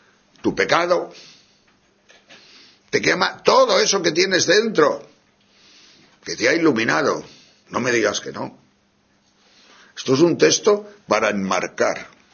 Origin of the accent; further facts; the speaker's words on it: Santa Cruz, Galicia, Spain; Es que yo soy de Santa Cruz, de La Coruña.